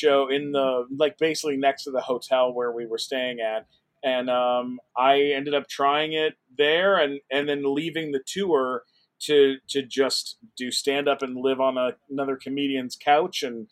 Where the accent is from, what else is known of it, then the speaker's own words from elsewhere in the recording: San Diego, California, United States; you know, as a little kid, you know, growing, I grew up in San Diego.